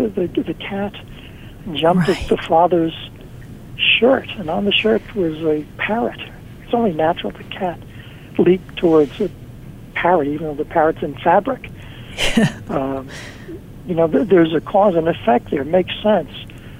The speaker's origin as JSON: {"language": "English", "region": "New York", "country": "United States", "said": "I say nothing. I'm a New Yorker."}